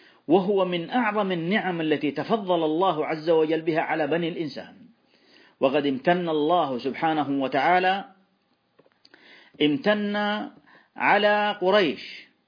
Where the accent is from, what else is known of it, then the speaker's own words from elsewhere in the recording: Saudi Arabia; فنحن نعيش في بلادنا المملكة العربية السعودية